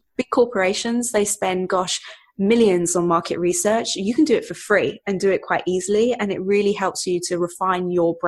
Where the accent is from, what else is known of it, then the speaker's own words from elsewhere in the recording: United Kingdom; I started off making tea for them, as I'm British, so we drink a lot of tea.